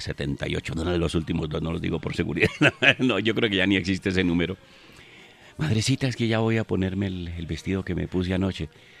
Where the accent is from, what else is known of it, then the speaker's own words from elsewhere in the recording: Colombia; de nosotros los provincianos y de los colombianos